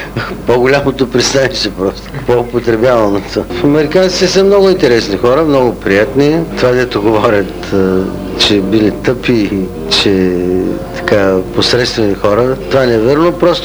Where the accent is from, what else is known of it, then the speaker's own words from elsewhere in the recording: Shumen, Shumen Province, Bulgaria; И скоро бях в моя роден град Шумен